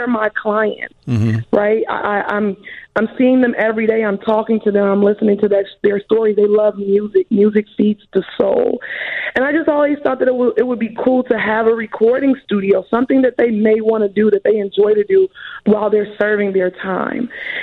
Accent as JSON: {"language": "English", "town": "Inglewood", "region": "California", "country": "United States", "said": "I'm 31 years old. I'm from Inglewood."}